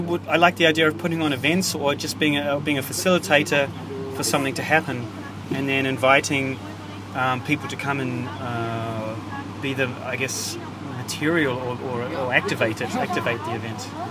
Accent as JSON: {"language": "English", "country": "New Zealand", "said": "Because I'm from New Zealand. I have to fly back to New Zealand every now and then."}